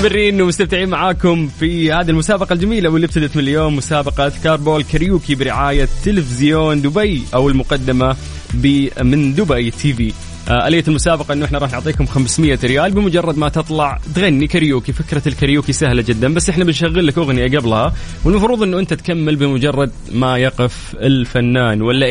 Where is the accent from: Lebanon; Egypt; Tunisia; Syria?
Egypt; accent: Egyptian; وهو احنا بنتكلم مصري.